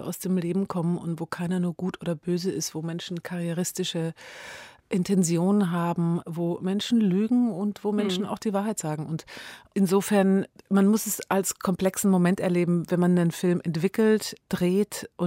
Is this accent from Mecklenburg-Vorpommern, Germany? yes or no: no; Baden-Württemberg, Germany; Ich bin Schwäbin, was einige wissen, nicht viele.